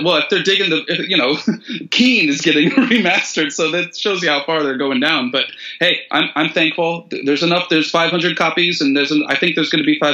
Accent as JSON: {"language": "English", "town": "Elmira", "region": "New York", "country": "United States", "tie": "born or raised there", "said": "when I was growing up in Elmira, I would get, like, this, like, you know, you get, like, a little magazine."}